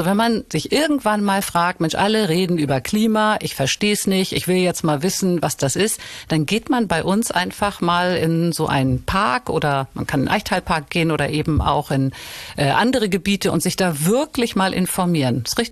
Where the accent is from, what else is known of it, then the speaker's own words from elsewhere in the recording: Hamburg, Germany; Ich bin ja in Lockstedt groß geworden und ich habe ein bisschen was Ähnliches gesucht.